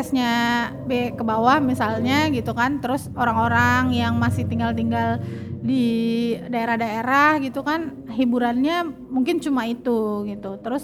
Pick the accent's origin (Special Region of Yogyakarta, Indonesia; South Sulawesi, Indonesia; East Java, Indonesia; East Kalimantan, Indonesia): South Sulawesi, Indonesia; Makassar; karena gue kan dari Makassar, terus rumah gue di Makassar itu gak ada kabel TV-nya